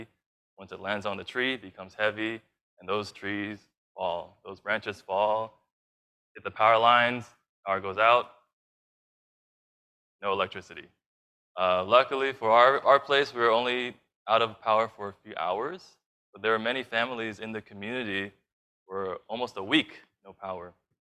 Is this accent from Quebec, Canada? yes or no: yes; Montreal, Quebec, Canada; I'm from Montreal, and it's wonderful to be able to host you all again.